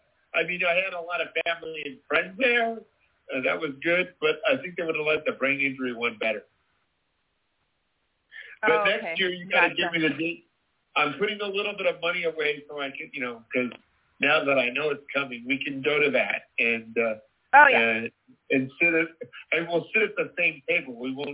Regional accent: Olympia, Washington, United States; Oh, it'll be my hometown.

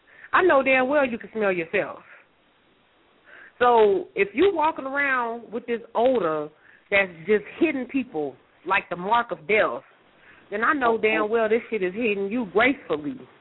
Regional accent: Dallas, Texas, United States; now in Colorado, United States; I'm 32, you know, and everybody that knows me in Colorado, the side, because I'm from Texas, I'm from Dallas, Texas, but I live in Colorado

